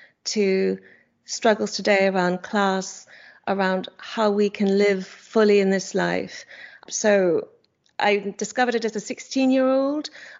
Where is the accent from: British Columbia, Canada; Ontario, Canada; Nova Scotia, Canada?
Nova Scotia, Canada; Anne was from the same part of the world as me, which I was growing up in Nova Scotia, which is where she was actually born.